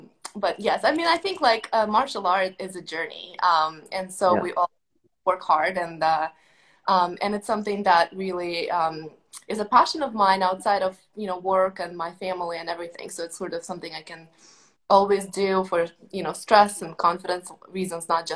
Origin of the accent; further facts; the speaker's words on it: Moscow, Russia; moved away; So just by way of background, I come from Moscow, and when I left Russia with my parents, it was the 90s.